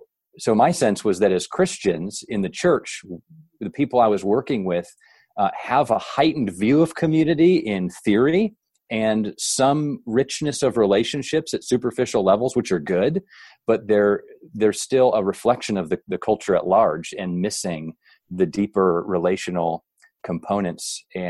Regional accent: Chicago, Illinois, United States; also born or lived in Ohio / California / St. Louis; now in Indianapolis, United States; Most of my life's been spent in different Midwest suburbs. So born in Ohio, moved to Chicago area when I was younger, spent a little bit of time in California and then St. Louis suburbs and back to Chicago area. So now I'm Indianapolis.

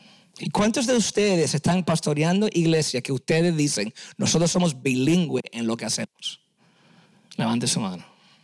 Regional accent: United States; born there; yo nací en Estados Unidos, soy segunda generación en Estados Unidos, soy bilingüe

